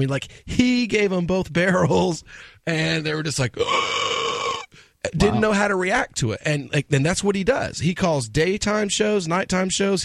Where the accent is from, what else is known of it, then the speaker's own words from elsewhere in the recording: Tennessee, United States; I grew up in the Loudoun, Blount, Campbell, in that severe area.